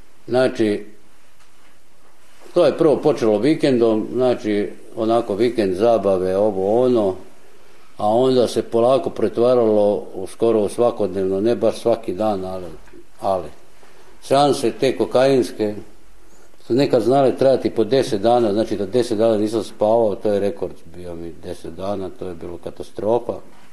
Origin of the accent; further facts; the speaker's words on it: Slavonia, Croatia; now in Zagreb, Croatia; imam 50 godina, eto ispričat ću vam nešto o svom životu. Rodio sam se u jednom malom mjestu u Slavoniji, gdje sam završio osnovnu i srednju školu